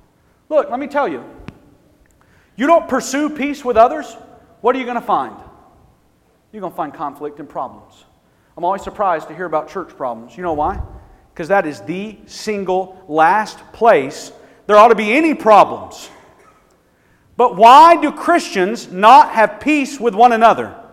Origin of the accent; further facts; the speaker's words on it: Birmingham, Alabama, United States; I was in Alabama last week. I grew up in Birmingham.